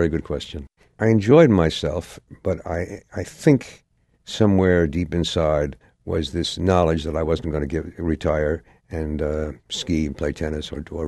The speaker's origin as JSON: {"language": "English", "town": "Yonkers", "region": "New York", "country": "United States", "tie": "born or raised there", "said": "I grew up in Yonkers, New York."}